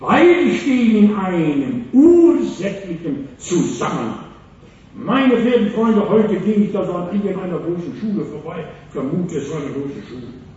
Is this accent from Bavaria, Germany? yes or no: no; Halver, North Rhine-Westphalia, Germany; In meinem Heimatdorf Halfter bei Lübenscheid, bei Hagen, so bei Dortmund, bei Wuppertal